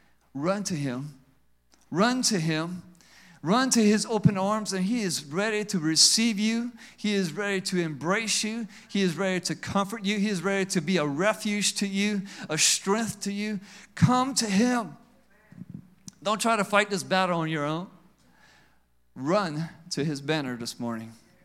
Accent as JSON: {"language": "English", "region": "the South", "country": "United States", "said": "We're from the South. You act like you ain't got no roaches in your house."}